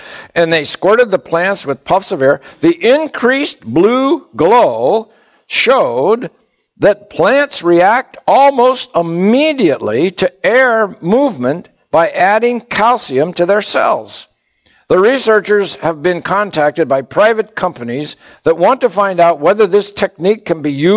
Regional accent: Bloomsburg, Pennsylvania, United States; when I was raised in Bloomsburg, Pennsylvania, I used to march in the Halloween parade every year.

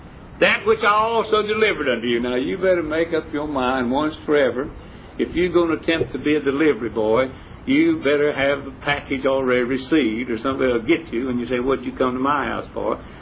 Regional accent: West Virginia, United States; I was born and reared in West Virginia

